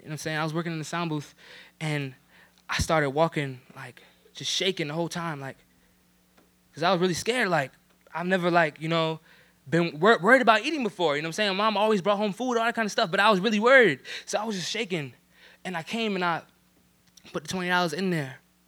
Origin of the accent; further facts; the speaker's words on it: New Jersey, United States; I was from New Jersey, you know what I'm saying?